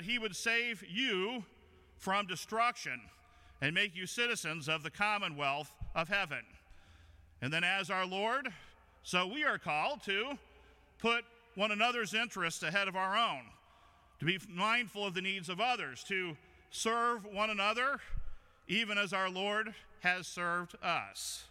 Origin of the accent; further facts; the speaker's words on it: California, United States; I grew up in Southern Cal